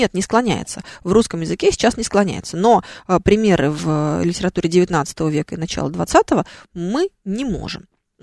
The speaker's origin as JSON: {"language": "Russian", "town": "Khartsyzk", "region": "Donetsk Oblast", "country": "Ukraine", "tie": "born or raised there", "said": "знаю ли я этимологию названия моего родного города Харцизск?"}